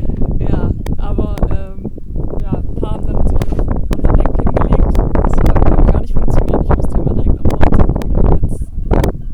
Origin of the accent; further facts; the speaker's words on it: Baden-Württemberg, Germany; ich bin 27 Jahre alt und komme aus der Nähe von Stuttgart